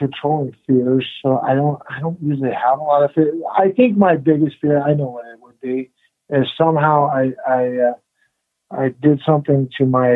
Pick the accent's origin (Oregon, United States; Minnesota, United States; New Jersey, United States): Oregon, United States; Portland; Well, I grew up near Portland and I trained in Portland